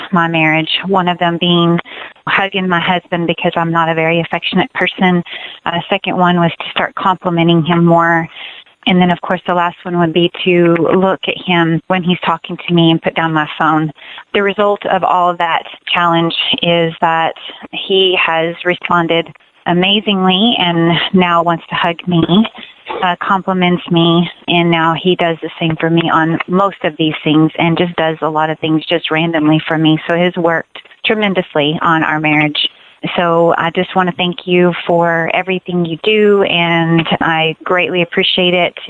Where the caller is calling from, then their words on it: Texas, United States; I'm from Texas, and I listen to your show all the time